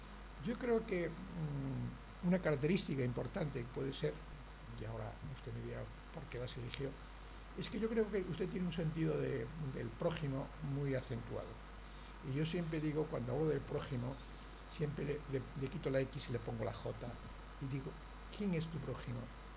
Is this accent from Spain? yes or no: yes; Madrid, Community of Madrid, Spain; yo vengo de Madrid